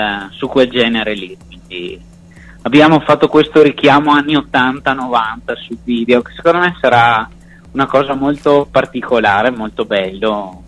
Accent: Brendola, Veneto, Italy; il 20 settembre ci sarà un evento storico per il mio paese, che è Brendola, ma non solo per Brendola

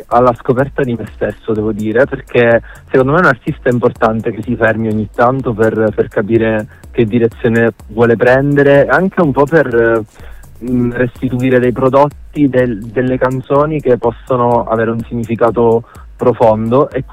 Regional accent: Sicily, Italy; Papà è siciliano, io sono molto legato alla mia terra, alla mia Sicilia

